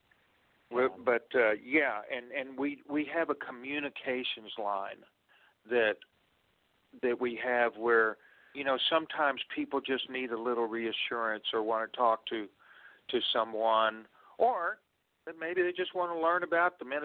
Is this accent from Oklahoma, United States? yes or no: yes; Oklahoma City, Oklahoma, United States; I was raised in Oklahoma City.